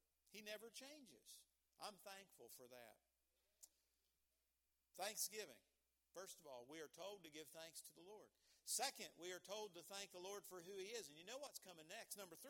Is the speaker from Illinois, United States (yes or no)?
no; West Virginia, United States; born there; I was born in West Virginia. How about you?